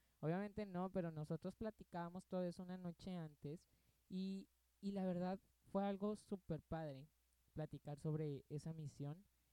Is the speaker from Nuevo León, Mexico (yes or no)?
yes; Nuevo León, Mexico; born there; Yo soy de México, saludos para aquellas personas que me escuchan de otros países. Yo soy mexicano, ¿verdad? Nacido en Nuevo León.